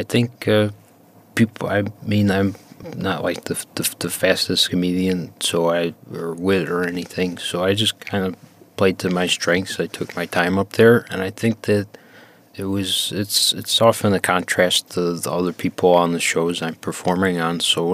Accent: Buffalo, New York, United States; It seemed a lot like where I grew up in Buffalo, with the a former kind of industrialized place.

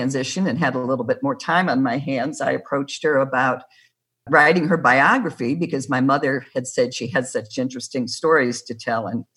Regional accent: Michigan, United States; And I was proud that she came from my home state.

